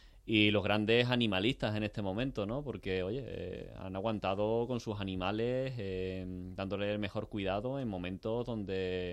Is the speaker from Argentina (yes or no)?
no; San Fernando, Andalusia, Spain; Con 7 años me traslado a San Fernando, a Cádiz, mi tierra, la tierra paterna.